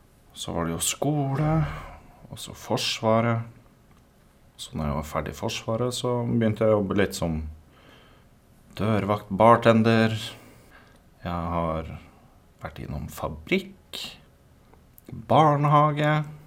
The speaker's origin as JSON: {"language": "Norwegian", "town": "Elverum", "region": "Innlandet", "country": "Norway", "moved": "yes", "lives_now": "Sogndal, Norway", "said": "så snakker jeg ikke sånn som alle andre her. Og det jo fordi jeg kom fra Hedmark, og da rettere sagt Elverum. Og så flyttet jeg nå, nå tror jeg pokker meg og bodde i Sogndal i snart 10 år."}